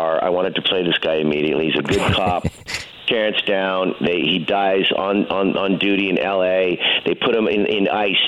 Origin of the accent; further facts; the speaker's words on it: Saskatoon, Saskatchewan, Canada; Gordie Howe was born in Saskatoon, my hometown.